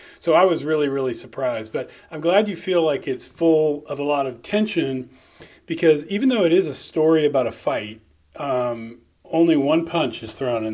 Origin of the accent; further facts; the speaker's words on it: Dodge City, Kansas, United States; now in Indiana, United States; So I grew up in Dodge City in western Kansas in a very distinct milieu with people who really stand out in my memory. And even though I've lived in Indiana for 20 years